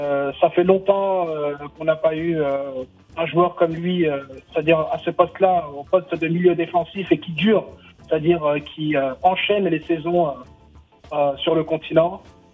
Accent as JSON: {"language": "French", "country": "Tunisia", "said": "Et moi, je dis, moi, je suis tunisien"}